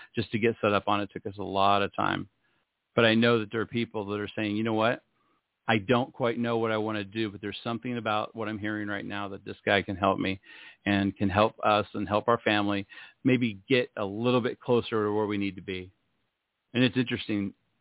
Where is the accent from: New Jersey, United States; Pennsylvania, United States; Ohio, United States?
Ohio, United States; now in Las Vegas, United States; Las Vegas is a very, very interesting town. I grew up in Ohio.